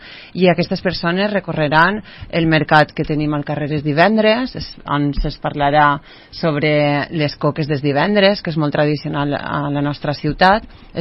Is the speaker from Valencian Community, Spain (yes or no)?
yes; Oliva, Valencian Community, Spain; a Oliva som valencians, mos agrada la paella i mos agrada la festa